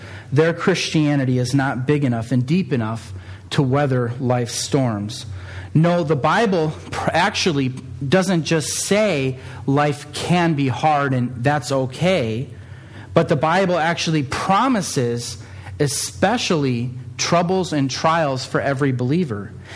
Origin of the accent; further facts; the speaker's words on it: England, United Kingdom; now in Norway; I'm in English, so I'm not necessarily totally sure of the Norwegian culture yet.